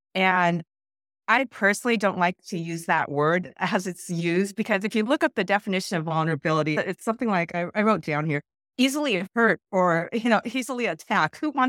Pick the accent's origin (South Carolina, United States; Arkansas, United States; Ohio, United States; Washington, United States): Washington, United States; Seattle; also born or lived in South Korea; I was born in South Korea but raised in Seattle, Washington. I was adopted, so I've been here since I was about a year old.